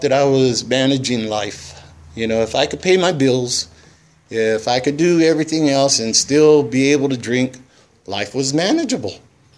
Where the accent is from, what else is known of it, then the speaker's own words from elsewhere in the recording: Santa Maria, California, United States; I grew up here in Santa Maria. I was born in the old Marian Hospital over there, the Sisters Hospital, I guess it was called over there on College.